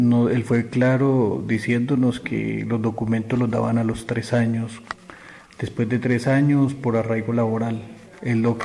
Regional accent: Cali, Valle del Cauca, Colombia; moved away as an adult; now in Spain; soy de Cali, Colombia. Decidí emigrar a España por la violencia que sufre mi país en este momento.

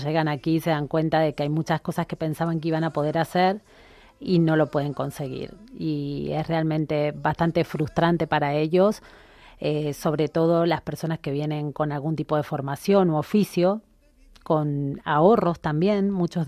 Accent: Argentina; moved away as an adult; Yo también soy migrante, soy argentina. Cuando llegué aquí hace 22 años ya, no pasaba esto.

